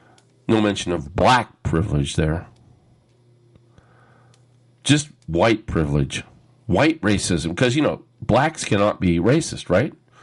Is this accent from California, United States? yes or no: yes; California, United States; But, you know, I just grew up here in California. I was born and raised in America.